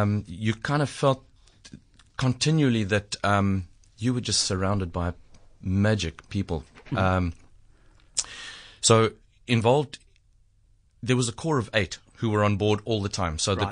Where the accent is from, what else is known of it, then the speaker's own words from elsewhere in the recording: Zimbabwe; moved away as an adult; now in South Africa; Spent my life growing up in Zim. And then after the war there in 1981, I moved down to South Africa and been in South Africa ever since.